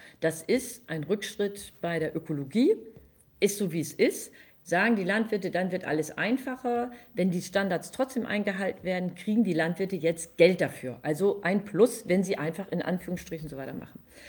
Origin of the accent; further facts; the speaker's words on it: Delmenhorst, Lower Saxony, Germany; Ich sage Moin. Also weiß man schon, ganz im Norden. Du hast ja schon gesagt, ich komme aus Delmenhorst, liegt in Niedersachsen, so zwischen Bremen und Oldenburg.